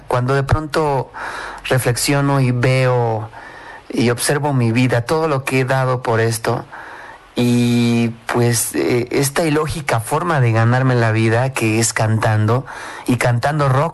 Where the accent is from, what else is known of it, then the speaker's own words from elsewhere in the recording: Mexico; expresar nuestra realidad como mexicanos ante el mundo y ante la propia raza